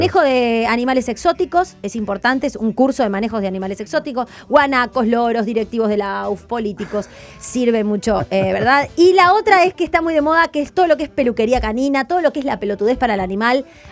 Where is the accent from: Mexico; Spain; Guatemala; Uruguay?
Uruguay; Yo soy youtuber millennial uruguayo.